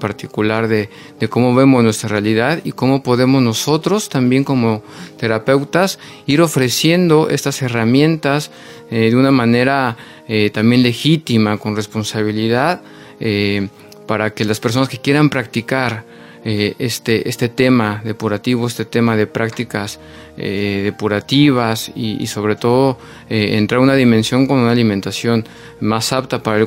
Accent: Tlaxcala, Mexico; vengo de Tlaxcala, México.

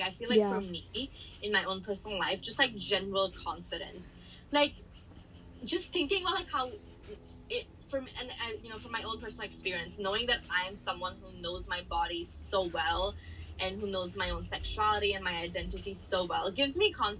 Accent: India; also born or lived in United States; living in India and growing up in India and even in the US

